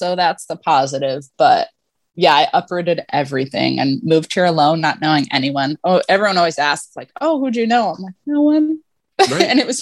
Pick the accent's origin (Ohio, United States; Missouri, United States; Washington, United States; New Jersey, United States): New Jersey, United States; I was from New Jersey, went to school in Ithaca, New York.